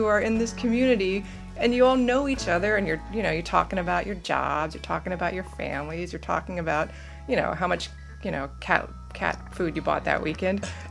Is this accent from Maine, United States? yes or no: no; Virginia, United States; Yeah, you know, I grew up in Loudoun County, which is about an hour outside of Washington, D.C.